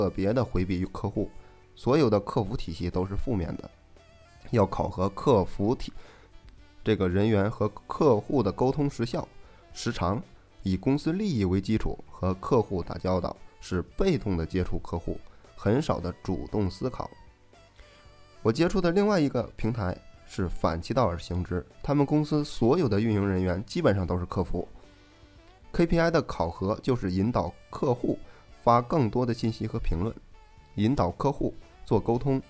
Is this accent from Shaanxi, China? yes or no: yes; Xi'an, Shaanxi, China; 举个例子，我家乡是西安的，红富士苹果比较好，我想把这个苹果卖给贾总